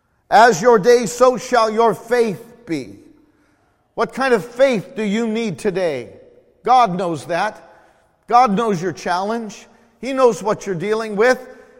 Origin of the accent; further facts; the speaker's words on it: California, United States; born there; and I'm a Californian by birth, so I can say this.